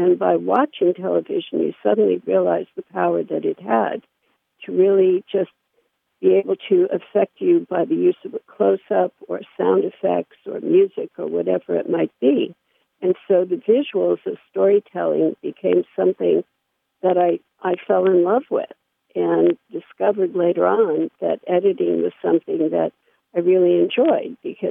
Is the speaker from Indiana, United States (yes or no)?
no; New York City, New York, United States; I grew up in New York City in a pretty dysfunctional family, and they kind of put me on a fast track to failure.